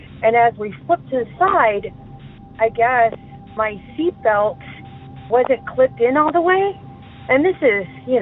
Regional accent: Southwest, United States; now in Chicago, United States; and I'm from Chicago, but I am originally from the Southwest.

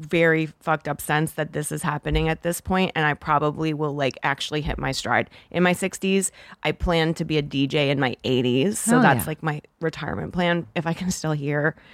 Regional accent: Canada; now in United States; being Canadian, I didn't grow up here, so I have a very different perspective on it

